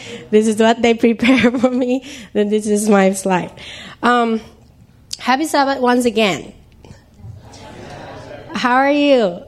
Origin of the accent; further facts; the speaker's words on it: Vietnam; English is a second language; moved away as an adult; I'm from Vietnam. Yeah, just newly come here last month. The end of May.